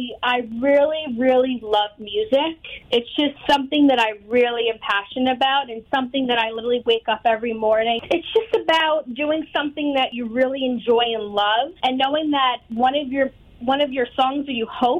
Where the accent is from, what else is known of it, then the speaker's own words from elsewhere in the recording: Dobbs Ferry, New York, United States; Okay, so I grew up in Dobbs Ferry.